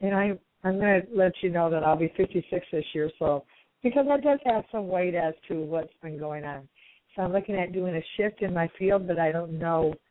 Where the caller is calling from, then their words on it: Michigan, United States; I'm calling from Michigan.